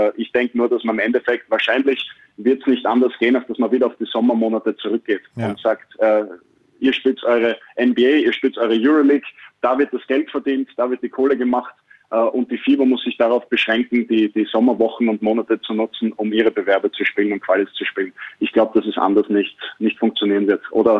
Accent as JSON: {"language": "German", "country": "Austria", "said": "als Österreicher bist du in keinem Duell Favorit"}